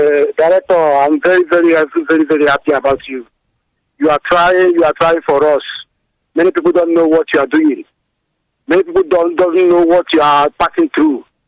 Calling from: Norway; I'm calling from Norway.

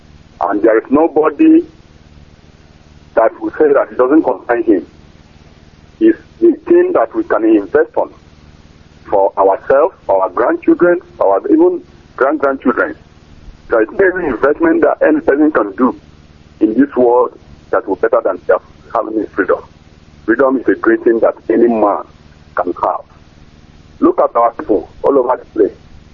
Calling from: Osun, Nigeria; from Gizu. I'm calling from Osun State.

